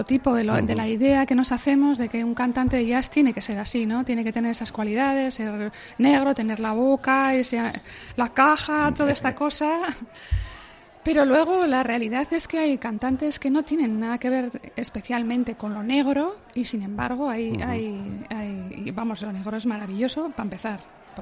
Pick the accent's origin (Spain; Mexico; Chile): Spain; Getxo, Basque Country; Yo nací en Getxo y estuve viviendo en Getxo unos años hasta que con 12 o así pasé a Romo, a Areta ahora